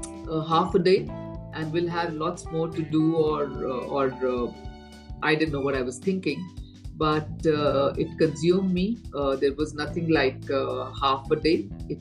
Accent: Delhi, India; also born or lived in Durgapur; And we grew up in Delhi. Initial years, we moved to Delhi, and most of our life I've studied in the hostel. I was in Pillani, Billa schools.

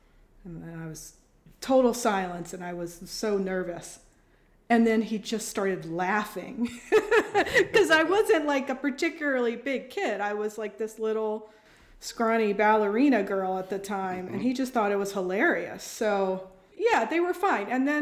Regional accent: Philadelphia, Pennsylvania, United States; we would meet people and they'd say, oh, you're American, where are you from? And we'd say, Philadelphia.

